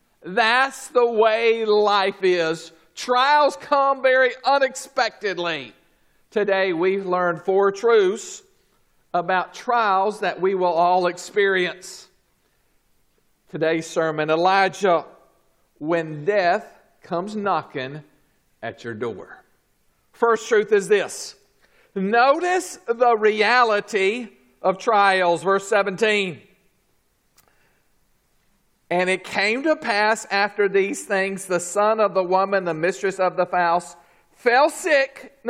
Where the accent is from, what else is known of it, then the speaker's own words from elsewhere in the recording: Atlanta, Georgia, United States; Growing up, I grew up in Atlanta. Atlanta, we had Six Flags Over Georgia